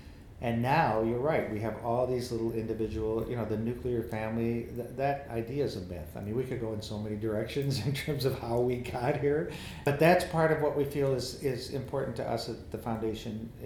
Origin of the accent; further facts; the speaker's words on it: Midwest, United States; As a Midwesterner, I want to believe that.